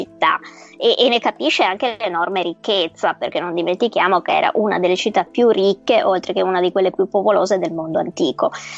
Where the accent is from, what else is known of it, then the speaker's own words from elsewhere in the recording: Venice, Veneto, Italy; Parlo perché sono veneziana, quindi...